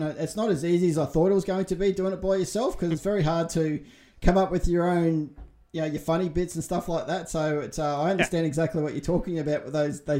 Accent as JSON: {"language": "English", "country": "Australia", "said": "I'm actually an Australian soldier"}